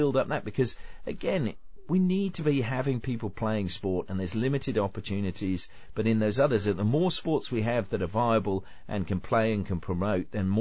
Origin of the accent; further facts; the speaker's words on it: England, United Kingdom; when I was growing up in England